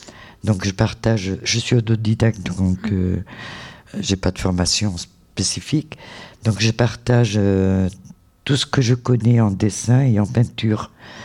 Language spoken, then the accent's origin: French; Normandy, France; même dans la Manche, puisque je suis originaire de la Manche